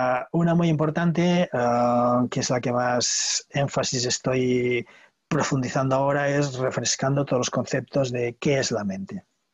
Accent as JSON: {"language": "Spanish", "town": "Barcelona", "region": "Catalonia", "country": "Spain", "said": "está en catalán, soy de Barcelona, de Cataluña"}